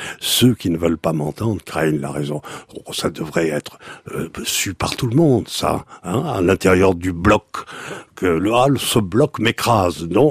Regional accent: Bordeaux, Nouvelle-Aquitaine, France; Pourquoi je suis de Bordeaux ? Vous imaginez, je n'ai pas besoin de vous faire un état des lieux de la région. Je suis révolutionnaire parce que je suis girondin.

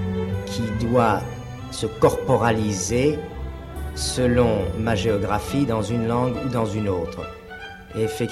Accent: Paris, Île-de-France, France; born there; dans mon cas, le français, bien qu'il y a bien longtemps. Je suis né à Paris en 1932.

